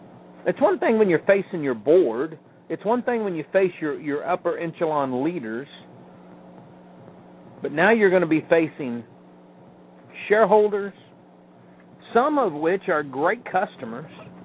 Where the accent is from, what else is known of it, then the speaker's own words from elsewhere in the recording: Missouri, United States; And I know in my home state of Missouri, Poplar Bluff, a town that's on a river, had to be evacuated